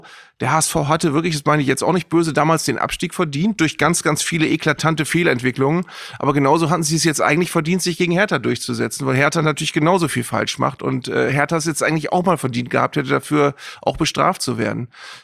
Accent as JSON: {"language": "German", "region": "Bremen", "country": "Germany", "said": "Als Bremer"}